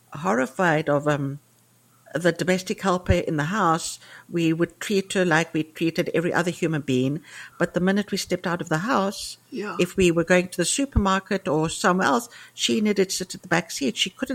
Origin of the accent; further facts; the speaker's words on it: South Africa; born there; moved away; I'm South African born, but I've been away for too long, so I have lost the expression.